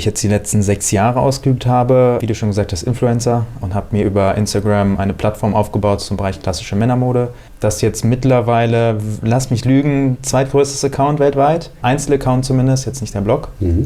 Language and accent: German; Hesse, Germany; wir kommen aus der Nähe von Frankfurt